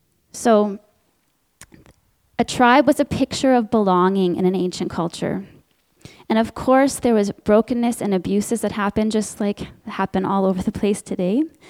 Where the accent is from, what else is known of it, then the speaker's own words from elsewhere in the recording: Canada; He speaks to me in my life as a Canadian woman, as a wife, as a mother.